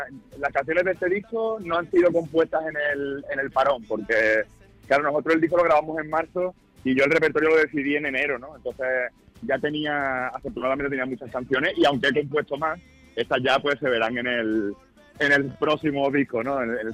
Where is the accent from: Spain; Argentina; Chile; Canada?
Spain; Málaga, Andalusia; Bueno, porque soy de Málaga, ¿no? Entonces me sale una especie de híbrido, ¿no?